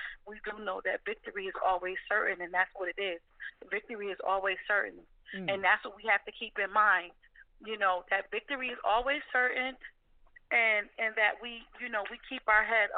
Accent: Buffalo, New York, United States; I'm from Buffalo. … she raised a leader.

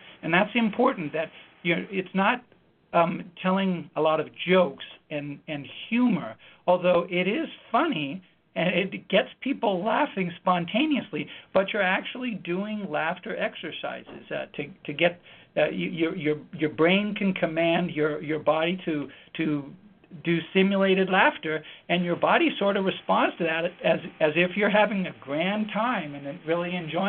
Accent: Denver, Colorado, United States; also born or lived in Sacramento; I grew up in Denver, Colorado, and Sacramento, California.

